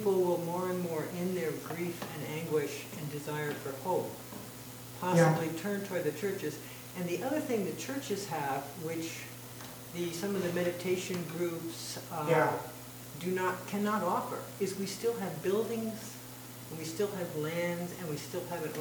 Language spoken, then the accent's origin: English; Seattle, Washington, United States; Well, I come from Seattle.